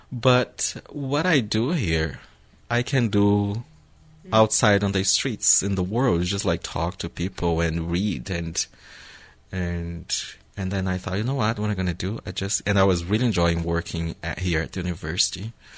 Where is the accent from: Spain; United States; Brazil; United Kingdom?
Brazil; English is a second language; moved away; and I come from Brazil. It was like summer all year long.